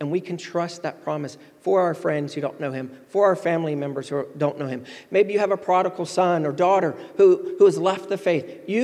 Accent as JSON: {"language": "English", "region": "the South", "country": "United States", "lives_now": "New York City, United States", "said": "Even now, when I first came to New York City, I was told, I came from the South"}